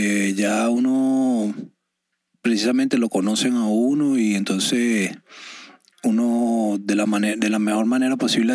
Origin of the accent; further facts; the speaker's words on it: Caracas, Capital District, Venezuela; moved away as an adult; now in New York, United States; Caracas, Venezuela.